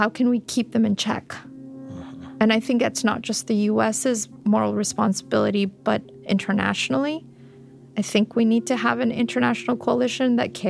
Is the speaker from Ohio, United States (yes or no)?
no; Fremont, California, United States; When I was growing up in Fremont, California, that they thought an Afghan was either a breed of dogs or a blanket.